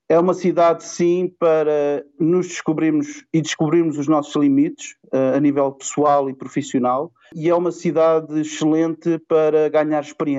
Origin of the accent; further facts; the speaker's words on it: Portugal; moved away as an adult; now in London, United Kingdom; eu saí de Portugal no final de 2010 e eu já estava a ver a situação mal parada a nível do empréstimo que Portugal tinha que ir pedir ao Fundo Monetário Internacional. E saí, comecei a trabalhar em Londres definitivamente em fevereiro de 2011